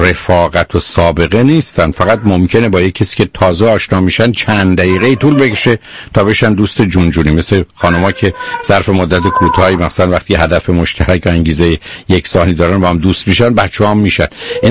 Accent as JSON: {"language": "Persian", "country": "Iran", "said": "بهتره ما که ایرانی هستیم در یه محیطی مثلا مثل امریکا هستیم"}